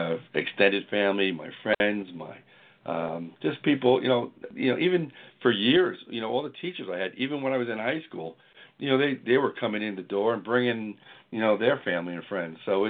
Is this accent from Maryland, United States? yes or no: no; Ronkonkoma, New York, United States; You know, I grew up in Ronkonkoma, New York. I went to the local high school here.